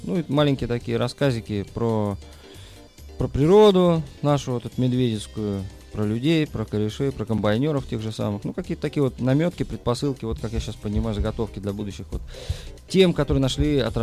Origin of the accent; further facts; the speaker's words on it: Saint Petersburg, Russia; То есть никто даже не думает, что я коренной ленинградец.